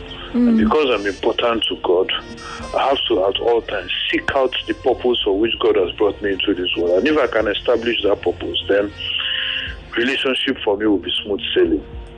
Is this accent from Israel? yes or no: no; Anambra, Nigeria; I'm from Anambra State.